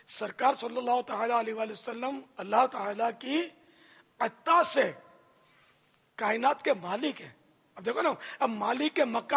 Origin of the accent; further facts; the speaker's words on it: Karachi, Sindh, Pakistan; born there; تو ہم کچھ دن ہمارے ماں باپ یا زمزم نگر جس کو ہم بولتے ہیں حیدرآباد میں رہے, پھر باب المدینہ میں تشریف لے آئے, اور میں باب المدینہ میں پیدا ہوا.